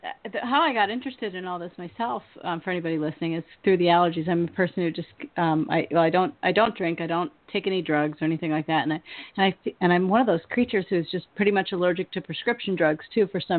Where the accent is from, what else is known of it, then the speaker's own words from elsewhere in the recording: California, United States; moved away as an adult; I'm from the Bay Area. I didn't know if you knew that or not, or if I told you.